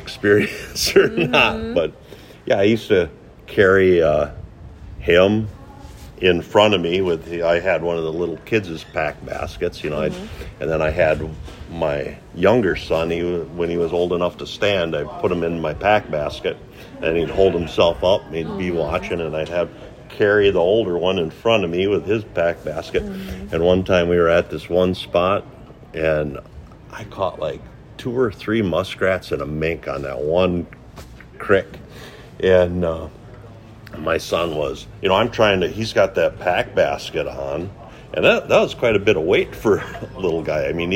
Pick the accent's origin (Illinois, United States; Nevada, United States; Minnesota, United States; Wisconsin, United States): Wisconsin, United States; Marshfield; grew up in the central part of the state, down by Marshfield, Wisconsin Rapids area. And I started trapping with my dad.